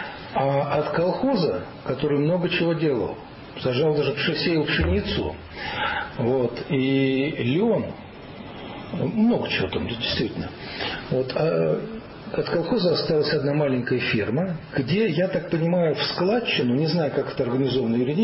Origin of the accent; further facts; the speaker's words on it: Moscow, Russia; В деревню я попал в детстве, хотя я москвич.